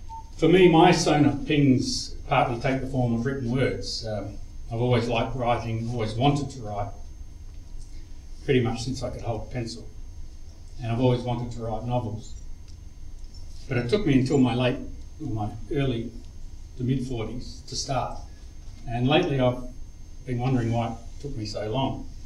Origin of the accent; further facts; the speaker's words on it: South Australia, Australia; On my father's side of the family, we've been here almost from the beginning of white settlement, so I feel very South Australian.